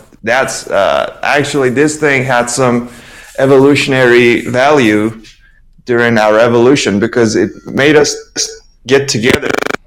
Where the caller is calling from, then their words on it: Iran; Look, I'm calling from Iran.